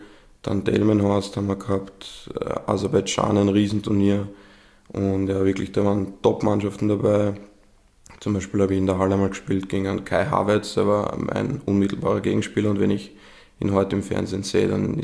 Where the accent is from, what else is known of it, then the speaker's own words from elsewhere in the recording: Vienna, Austria; born there; ich bin 24 Jahre alt, wurde in Wien geboren, bin im 14. Bezirk aufgewachsen bei meinen Eltern, draußen in Hadersdorf, und bin vor ein bisschen mehr als eineinhalb Jahren dann dahergezogen.